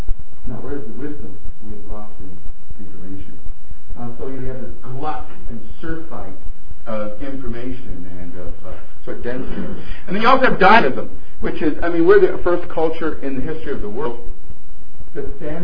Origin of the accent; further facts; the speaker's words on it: Ontario, Canada; One of the things I really prize about my own background is the kind of diverse environment we grew up in the Golden Shoe.